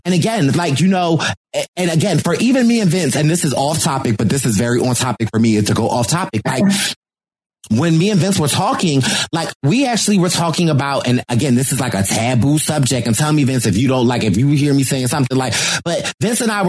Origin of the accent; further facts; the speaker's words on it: Philadelphia, Pennsylvania, United States; I'm from Philly. Like, I had to fight my life.